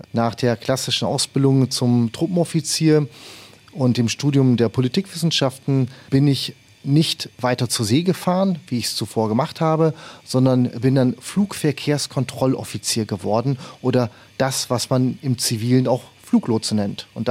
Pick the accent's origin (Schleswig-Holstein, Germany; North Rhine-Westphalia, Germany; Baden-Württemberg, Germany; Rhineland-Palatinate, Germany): North Rhine-Westphalia, Germany; ich bin geboren und groß geworden im wunderschönen Münsterland, tief katholisch, war dort auch zum Schluss Schüler eines privaten Klostergymnasiums.